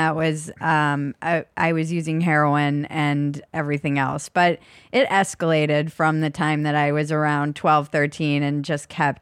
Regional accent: Minnesota, United States; I moved all over, but I went to high school in a suburb outside of Minneapolis.

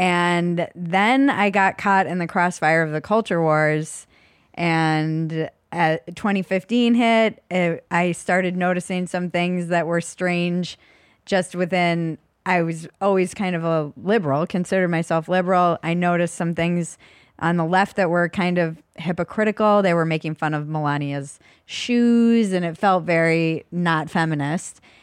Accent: Minnesota, United States; I moved all over, but I went to high school in a suburb outside of Minneapolis.

